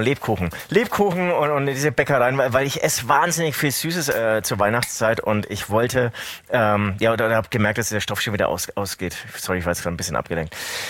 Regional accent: Bavaria, Germany; accent: Franconian; Ich spreche zwar Fränkisch.

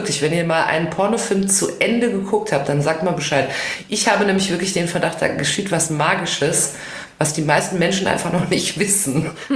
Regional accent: North Rhine-Westphalia, Germany; Oder, wie man in meiner Heimat im Ruhrgebiet gerne sagt, die einzigste Rubrik.

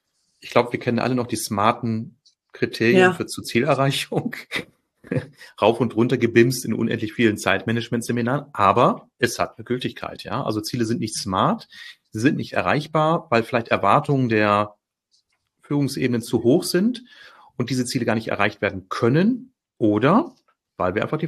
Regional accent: Bielefeld, North Rhine-Westphalia, Germany; born there; Also als gebürtiger Bielefelder bin ich es ja gewohnt, eher etwas introvertiert zu agieren.

